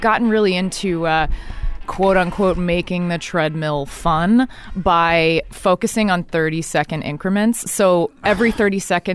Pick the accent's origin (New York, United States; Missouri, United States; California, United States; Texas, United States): Texas, United States; Dallas; I grew up in Dallas, Texas, because my dad's from Texas.